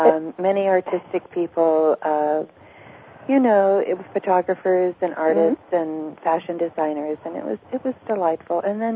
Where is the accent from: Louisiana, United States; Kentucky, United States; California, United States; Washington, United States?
California, United States; moved away; Well, I'm a Californian.